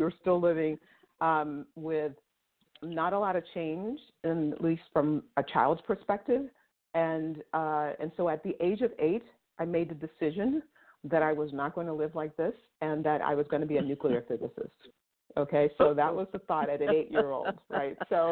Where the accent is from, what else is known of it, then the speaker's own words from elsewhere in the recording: New York City, New York, United States; So I grew up in Harlem in New York in the 60s